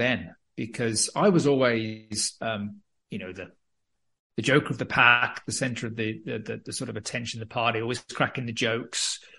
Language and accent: English; United Kingdom; because I'm British